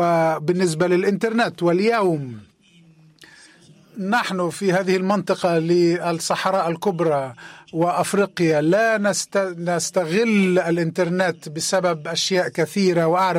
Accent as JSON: {"language": "Arabic", "country": "Egypt", "said": "وأنا يمكن أن أدرب، أنا مدرب من مصر."}